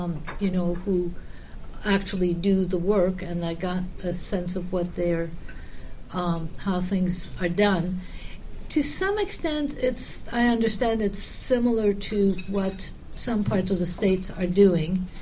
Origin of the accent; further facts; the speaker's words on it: Turkey; now in Canada; I grew up in Turkey, but that was a long time ago.